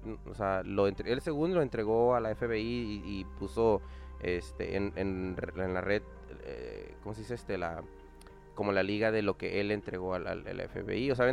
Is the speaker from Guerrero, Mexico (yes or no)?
yes; Acapulco, Guerrero, Mexico; born there; de donde yo nací, que es en Acapulco, en Guerrero, en México.